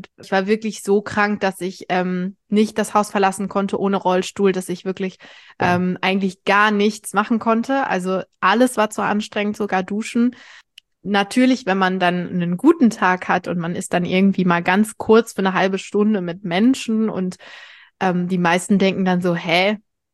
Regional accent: North Rhine-Westphalia, Germany; ich bin 17 Jahre alt, ich komme aus NRW

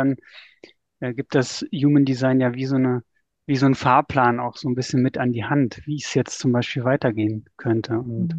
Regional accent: North Rhine-Westphalia, Germany; also born or lived in Northern Germany; now in Berlin, Germany; Ja, ich bin mittlerweile 44 Jahre alt. Ich lebe und wohne in Berlin-Köpenick, komme aber eigentlich aus Nordrhein-Westfalen, Habe dann noch Umwege über Norddeutschland gemacht und bin, ich glaube, jetzt mittlerweile vor fast 16 Jahren nach Berlin gekommen und bin einfach hier hängen geblieben

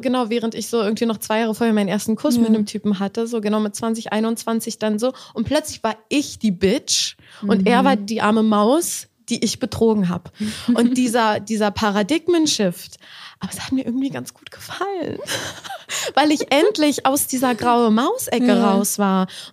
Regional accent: Berlin, Germany; Ich bin in Köpenick in Berlin aufgewachsen.

